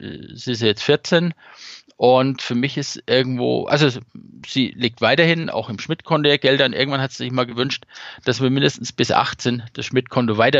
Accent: Bavaria, Germany; Ich bin ja eigentlich Franke. Ich lebe ja hier fast schon im Exil.

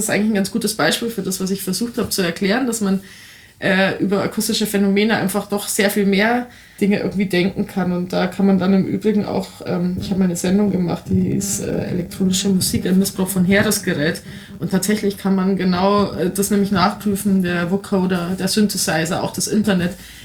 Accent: Bavaria, Germany; dass ich manchmal als Bayerin einer ganz anderen Generation, dass ich so ein bisschen deren Anwältin bin.

